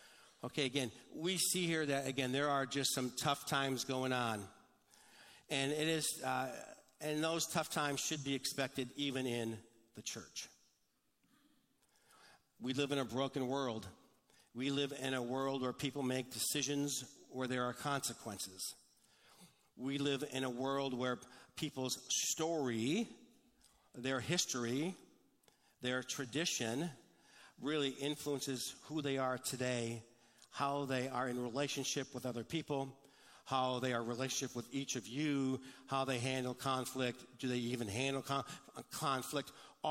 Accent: Detroit, Michigan, United States; I grew up in, as you know, I grew up in Detroit. I worked for Ford Motor Company.

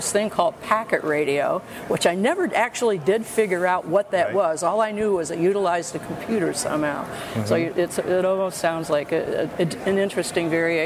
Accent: California, United States; I mean, I am from California

